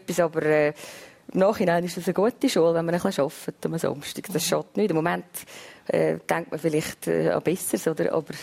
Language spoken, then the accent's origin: German; Glarus, Switzerland; Also ich bin unten im Lintal aufgewachsen, wir sind eine einfache Familie